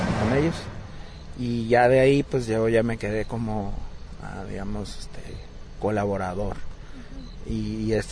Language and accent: Spanish; Mexicali, Baja California, Mexico; yo soy de Mexicali, Baja California